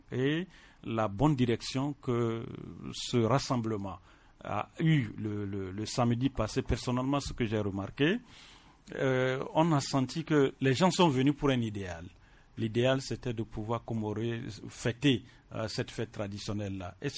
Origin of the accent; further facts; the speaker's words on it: Togo; nous sommes Togolais et nous sommes condamnés effectivement à vivre ensemble